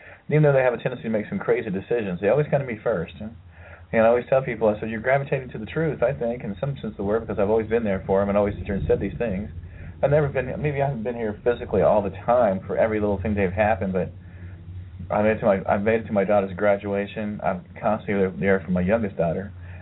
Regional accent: Ohio, United States; And I'm actually from Ohio. That's where I was raised. But ever since I've been to Colorado, now I have a tendency to tell people my home is in Colorado.

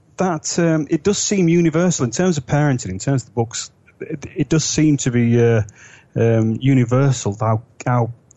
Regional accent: England, United Kingdom; Since I was a kid, you would easily, walk to school on your own. My dad actually put me on a train to Portsmouth, which is a 7-hour train journey

